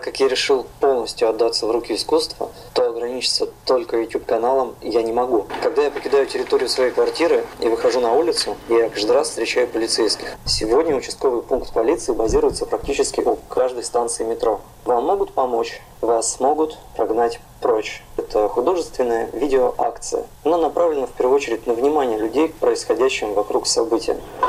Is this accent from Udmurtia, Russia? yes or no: no; Saint Petersburg, Russia; я видеоблогер из Санкт-Петербурга.